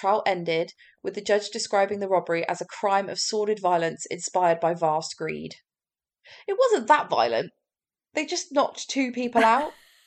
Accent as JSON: {"language": "English", "town": "Andover", "region": "South East England", "country": "United Kingdom", "tie": "born or raised there", "said": "It's like the closest beach town to Andover, my hometown."}